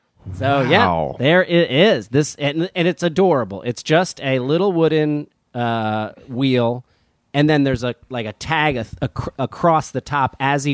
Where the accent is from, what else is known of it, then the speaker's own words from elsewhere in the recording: New Jersey, United States; I'm from Jersey.